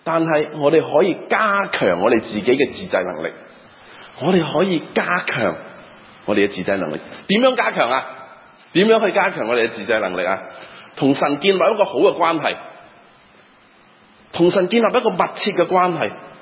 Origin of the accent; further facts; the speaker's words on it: Guangdong, China; accent: Cantonese; 我们广东话里面的我们就说闪